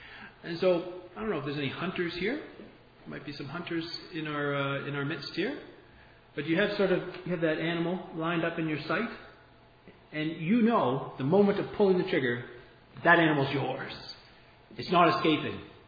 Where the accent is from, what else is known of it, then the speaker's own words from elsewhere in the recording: Brampton, Ontario, Canada; now in Hamilton, Canada; But I've only lived in Hamilton since 2010, born and raised in Brampton.